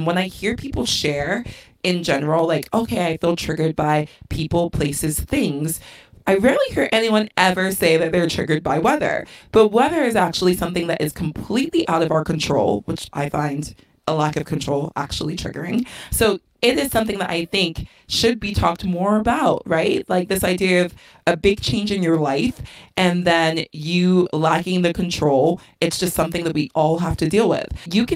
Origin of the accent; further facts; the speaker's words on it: London, United Kingdom; born there; So I was born in London, which is known for being gray and being rainy